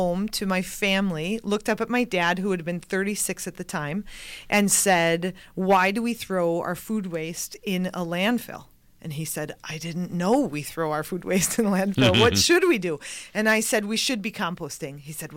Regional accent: Elm Grove, Wisconsin, United States; also born or lived in Milwaukee; I was born in Milwaukee, Wisconsin, so just north of here, and was raised in Elm Grove. My parents still live in that original house.

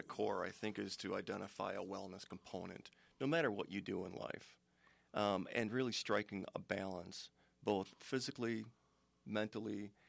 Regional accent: Delavan, Wisconsin, United States; And I grew up in Delavan, and I just identify with the area as being a hometown boy to Walworth County.

